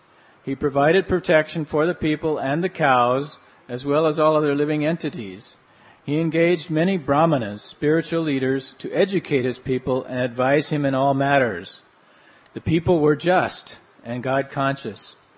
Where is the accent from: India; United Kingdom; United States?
India; moved away as an adult; I am 76 years of age and am in the renounced order of life. I came to this country from India 6 years ago to introduce Krishna consciousness